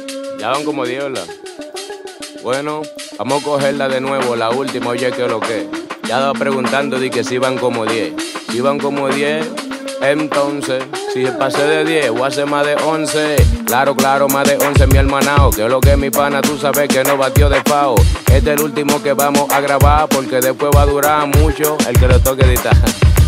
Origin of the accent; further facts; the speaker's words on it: Dominican Republic; mi hermano, soy dominicano y yo traje el clima tropical